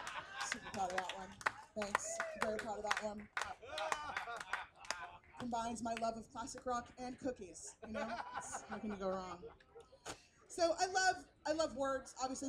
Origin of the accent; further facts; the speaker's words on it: San Francisco, California, United States; You know, like out here, I am from San Francisco and we have an incredibly precious food culture.